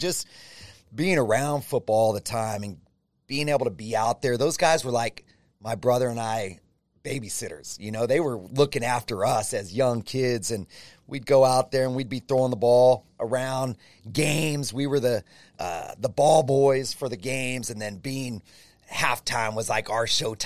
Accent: Gilroy, California, United States; My grandfather, my mom's dad, used to be the high school football coach in my hometown of Gilroy at Gilroy High School.

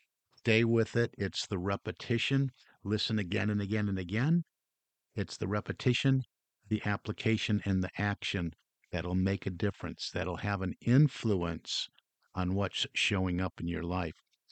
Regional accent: Michigan, United States; He was born way back in 1866 in Ann Arbor, Michigan, my home state.

